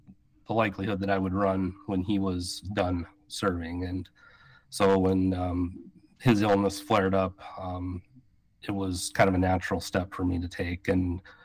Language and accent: English; South Dakota, United States; I'm also a lifelong South Dakotan. I grew up in the Northern Hills, graduated from Leed High School.